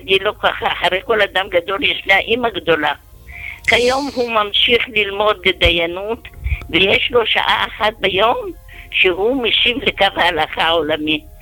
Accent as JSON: {"language": "Hebrew", "town": "Jerusalem", "region": "Jerusalem District", "country": "Israel", "said": "אני כירושלמית כמובן ש..."}